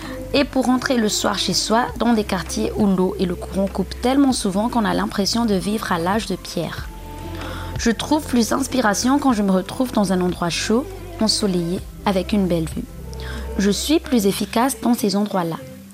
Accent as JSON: {"language": "French", "town": "Antananarivo", "region": "Analamanga", "country": "Madagascar", "said": "Je viens d'Antananarivo à Madagascar"}